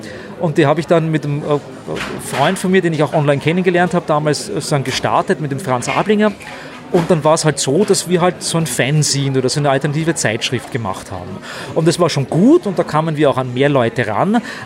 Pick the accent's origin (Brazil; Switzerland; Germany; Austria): Austria; Lower Austria; also born or lived in Vienna; Ich bin in Wien geboren, Niederösterreich aufgewachsen.